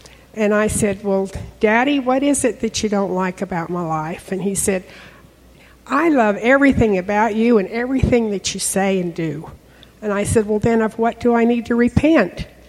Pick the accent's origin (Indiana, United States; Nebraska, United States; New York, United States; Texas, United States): Texas, United States; Dallas; from Dallas.